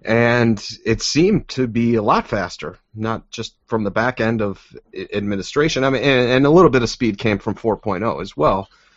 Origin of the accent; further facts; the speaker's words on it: Chicago, Illinois, United States; Well, I'm from Chicago originally